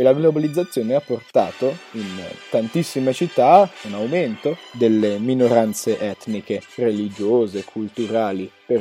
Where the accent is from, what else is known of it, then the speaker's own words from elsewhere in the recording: Ticino, Switzerland; siamo ticinesi, possiamo essere italiani, portoghesi, francesi, spagnoli, e comunque facciamo parte della Svizzera